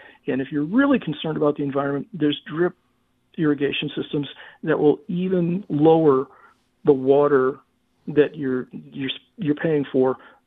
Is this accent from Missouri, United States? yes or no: yes; St. Louis, Missouri, United States; I remember growing up in St. Louis, my dad, you know, grandpa had the farm, but dad went to Produce Row every day.